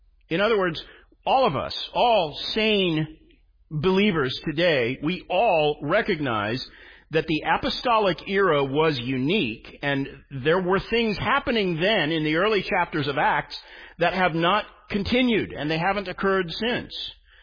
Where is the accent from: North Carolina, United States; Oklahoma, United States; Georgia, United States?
Oklahoma, United States; Tulsa; And I grew up in Tulsa, Oklahoma, and my best friend was the son of a famous charismatic faith healer.